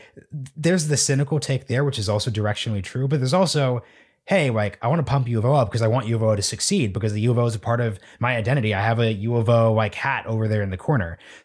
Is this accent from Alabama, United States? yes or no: no; Oregon, United States; I'm from Oregon and you went to Michigan.